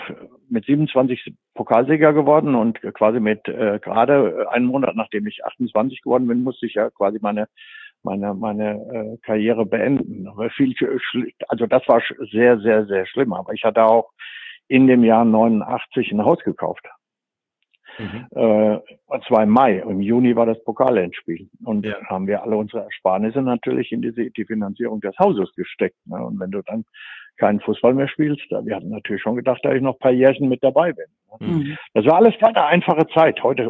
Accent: North Rhine-Westphalia, Germany; Nee, ich bin ja, also ich komme aus dem Sauerland, da gibt es 2 Vereine.

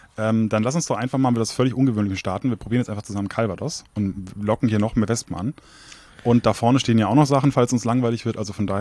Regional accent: Bavaria, Germany; ob ich als Franke da reingehen sollte

